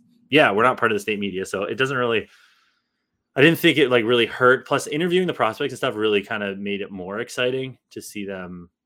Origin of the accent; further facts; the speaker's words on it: Canada; I am from Canada.